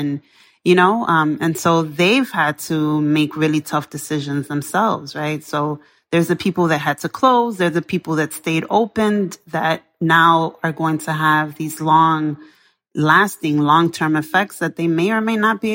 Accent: New York City, New York, United States; I was raised, you know, in a low-income. I grew up in the South Bronx, working mother. My mother worked nights as well.

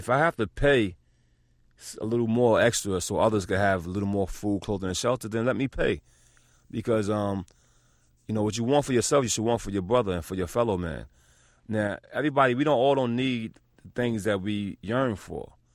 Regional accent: New York City, New York, United States; being one of 11 children, it was, you know, very hard times growing up in New York City.

